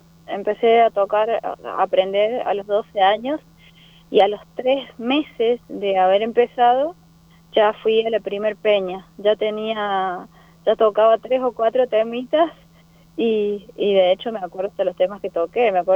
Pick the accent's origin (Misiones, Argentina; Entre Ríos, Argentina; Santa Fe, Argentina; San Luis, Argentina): San Luis, Argentina; La Carolina; Nací acá en San Luis Capital, pero bueno, vivíamos en el campo. Entonces mi mamá vino, me tuvo en la ciudad, pero vivíamos en el campo, en las inmediaciones del pueblito, La Carolina se llama el pueblo, está a 80 kilómetros de San Luis.